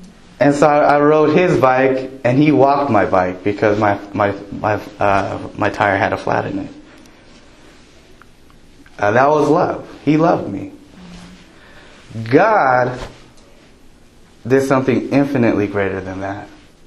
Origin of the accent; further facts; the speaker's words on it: California, United States; But for me, growing up in SoCal, you know, that was torture.